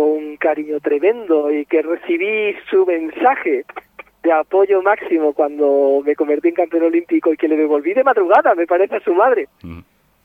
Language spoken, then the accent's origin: Spanish; Extremadura, Spain; un saludo enorme a todos los oyentes extremeños de mi tierra querida.